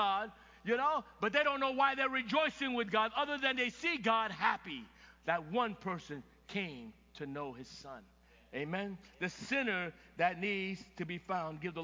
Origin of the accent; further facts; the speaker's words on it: East Coast, United States; I'm from the East Coast.